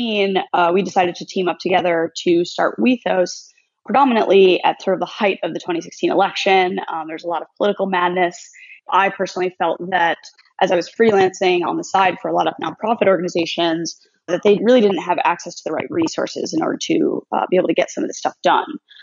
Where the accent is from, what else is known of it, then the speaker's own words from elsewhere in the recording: Syracuse, New York, United States; So I actually grew up in Syracuse, New York, and I went to Syracuse University for communications design.